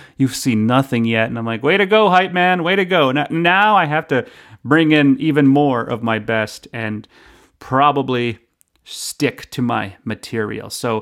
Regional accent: Red Deer, Alberta, Canada; they don't hit as hard as they do in Red Deer, in my hometown

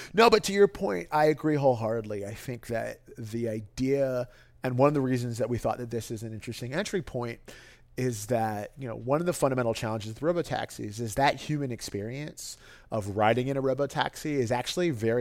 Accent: New York City, New York, United States; Look, I grew up in New York City.

